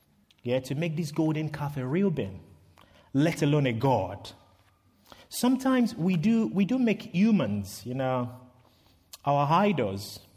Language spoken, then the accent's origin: English; Ilorin, Kwara, Nigeria; See, he bought a piece of land in my hometown of Ilorin back in the 80s and saved up brick by brick to build the family home.